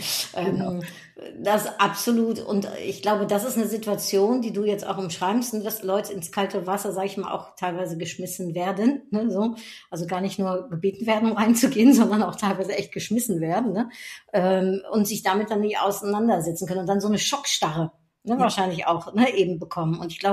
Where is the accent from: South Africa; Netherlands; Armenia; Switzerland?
Netherlands; German is a second language; als Niederländerin sage ich immer